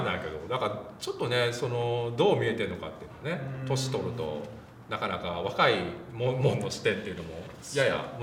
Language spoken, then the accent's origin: Japanese; Wakayama, Japan; 和歌山出身ですけどね。